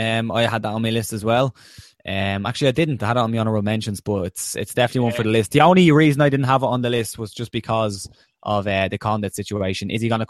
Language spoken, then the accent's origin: English; Ireland; as an Irishman, I wanted Conor to get in there and do it, to get that title